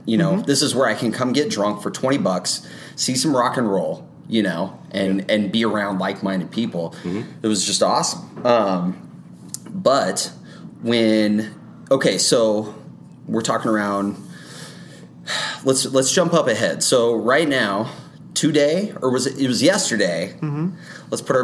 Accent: Grand Island, Nebraska, United States; Brandon and I are both from Grand Island, Nebraska. We're not from Omaha.

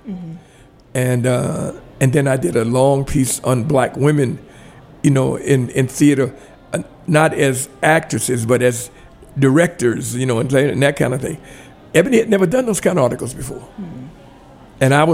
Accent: the South, United States; growing up in the South

